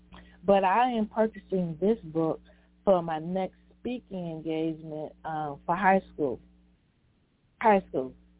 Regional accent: Sussex County, Virginia, United States; in my hometown of Sussex County, Virginia, a two-part series.

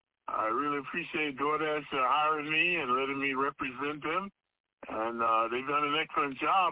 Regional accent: Atlanta, Georgia, United States; born there; I was born in Atlanta, Georgia. I'm the oldest of nine kids. It was under the oppression of segregation.

